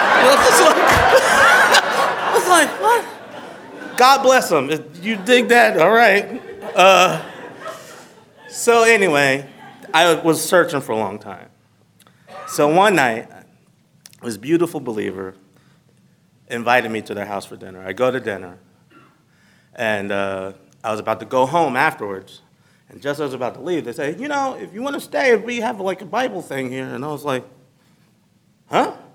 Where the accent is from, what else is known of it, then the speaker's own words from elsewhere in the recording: Jersey City, New Jersey, United States; I was born and raised in Jersey City, and I grew up in what people would consider the hood, okay? And I grew up in a predominantly black neighborhood, and I grew up in a predominantly black church.